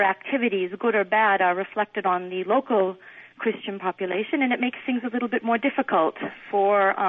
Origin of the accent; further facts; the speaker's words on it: United States; Yes, I do. Yeah, and I'm American.